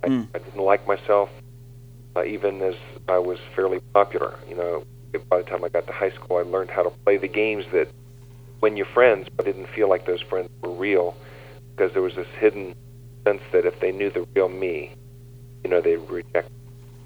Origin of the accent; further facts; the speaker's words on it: Orlando, Florida, United States; Well, I'm a native of Orlando, Florida